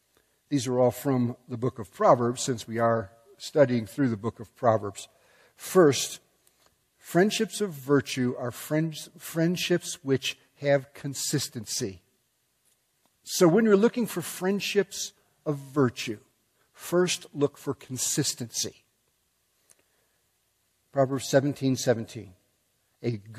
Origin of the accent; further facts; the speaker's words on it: Chicago, Illinois, United States; moved away; I grew up in the suburbs of Chicago, and I was a Bears fan.